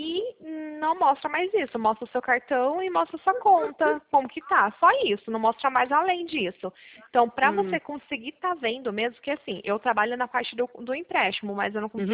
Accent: Pirassununga, São Paulo, Brazil; eu moro aqui no interior, né? Eu sou de Pirassununga, meu marido trabalha na 51, que é a terra da cachaça.

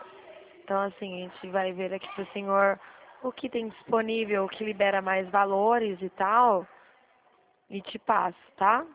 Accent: Dracena, São Paulo, Brazil; Eu sou de Dracena, né? Que está de São Paulo, mas a cidade é Dracena, perto de Presidente

